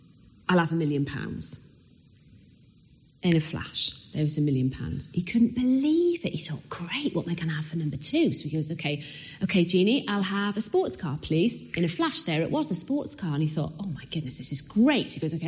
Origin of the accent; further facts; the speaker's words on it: Cardiff, Wales, United Kingdom; now in Tunbridge Wells, United Kingdom; I live just outside Tunbridge Wells, and I'm married to Andy, who's Scottish, and I grew up in Cardiff